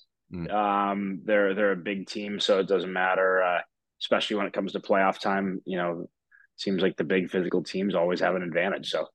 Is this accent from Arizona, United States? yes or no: yes; Scottsdale, Arizona, United States; born there; I was born in Arizona. I was born in Scottsdale, and that was a big part of my hockey falling in love with the game.